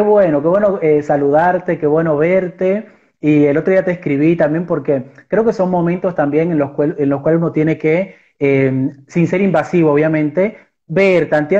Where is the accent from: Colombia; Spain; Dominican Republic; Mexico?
Dominican Republic; now in Argentina; soy de República Dominicana, soy corresponsal acá en Argentina de varios programas allá en República Dominicana